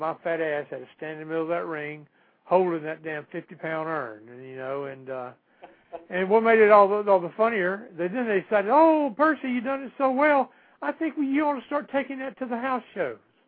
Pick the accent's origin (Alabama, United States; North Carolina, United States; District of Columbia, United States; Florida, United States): Alabama, United States; Mobile; They had a house show here in my hometown here in Mobile